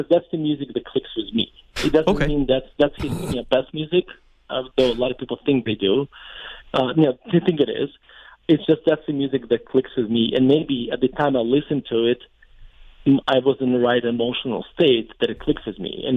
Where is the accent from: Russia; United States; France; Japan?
Russia; Well, when I was growing up in Russia, being Jewish was basically nationality, because in Soviet Russia, religions were outlawed, and so.